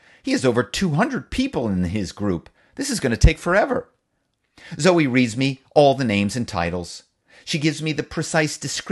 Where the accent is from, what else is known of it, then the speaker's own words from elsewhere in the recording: Philadelphia, Pennsylvania, United States; accent: Philly; "How you doing?" I ask, my Philly accent like a fist tapping at the window.